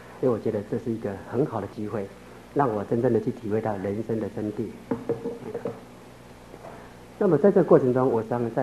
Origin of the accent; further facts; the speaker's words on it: Keelung, Taiwan; born there; 我出生在基隆这个深山里面。那么基隆一个深山呢叫有那，这个地方它跟这个基隆几乎脱离了整个环境。因为要到这有那呢，在以往的时候走路大概要2个半小时，